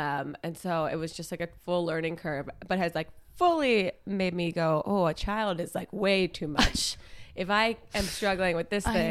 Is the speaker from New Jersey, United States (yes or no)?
yes; New Jersey, United States; I grew up in South Jersey, across the bridge from Philadelphia, if you're coming in.